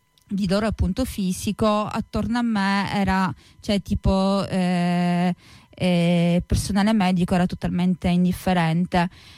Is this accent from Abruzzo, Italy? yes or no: no; Sicily, Italy; Sono partita dalla Sicilia perché io sono siciliana.